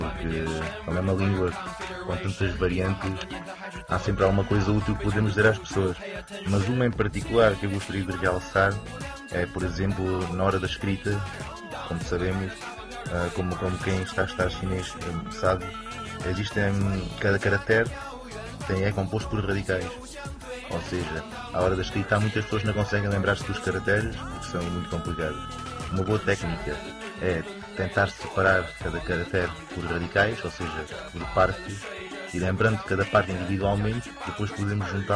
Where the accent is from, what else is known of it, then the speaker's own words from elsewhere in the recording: Campo Maior, Alentejo, Portugal; now in Beijing, China; Sou alentejano, mais propriamente numa pequena terra chamada Campo Maior.